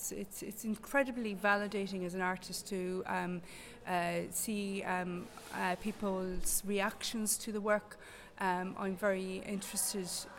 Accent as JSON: {"language": "English", "town": "Galway", "region": "Connacht", "country": "Ireland", "tie": "born or raised there", "said": "I grew up in Galway City."}